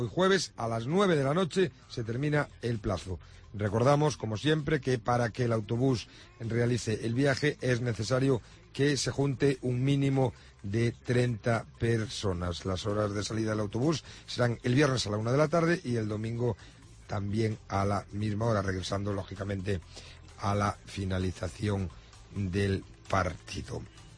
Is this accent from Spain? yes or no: yes; Lugo, Galicia, Spain; que nadie se olvide que yo soy de Lugo